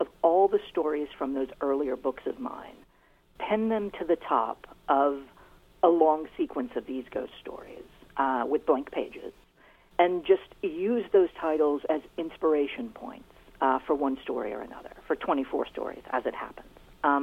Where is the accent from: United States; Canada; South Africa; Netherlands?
United States; Little Rock, Arkansas; I'll be giving a reading in Little Rock, my hometown, sometime soon.